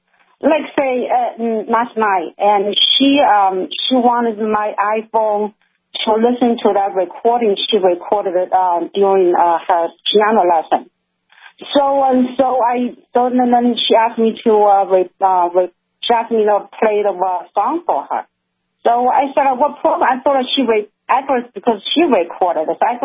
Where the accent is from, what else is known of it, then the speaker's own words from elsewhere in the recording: China; now in United States; I'm from China.